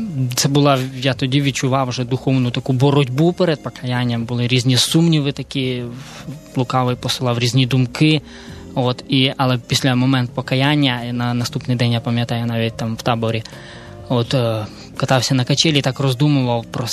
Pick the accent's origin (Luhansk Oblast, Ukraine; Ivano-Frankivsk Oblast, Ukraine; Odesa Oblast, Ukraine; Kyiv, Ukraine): Kyiv, Ukraine; born there; Я народився в Києві в сім'ї не християнській